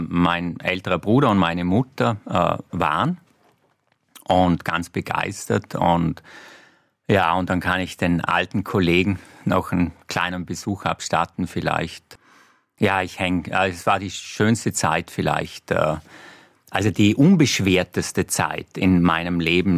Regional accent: Vorarlberg, Austria; now in Vienna, Austria; Ich bin Vorarlberger. Das dort hat mich der Herrgott hingespuckt. Das ist so, das ist nicht zu ändern. Dort bin ich aufgewachsen, dort bin ich geprägt. Das ist meine Herkunft. Ich bin gelernter Wiener, so gut das geht. Und ich fühle mich sehr, sehr wohl in Wien. Aber Heimat, das ist Vorarlberg.

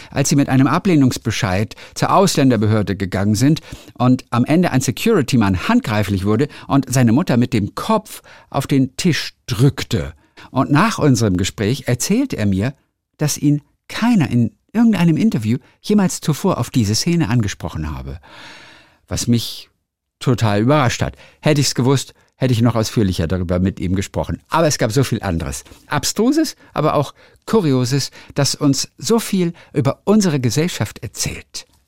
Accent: Northern Germany, Germany; obwohl ich ja auch ein Kind des Nordens bin

